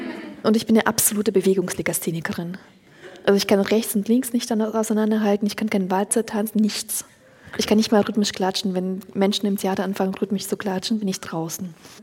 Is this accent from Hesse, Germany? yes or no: yes; Hesse, Germany; ich bin zwar nicht in Frankfurt aufgewachsen, aber in der Nähe von Frankfurt Main.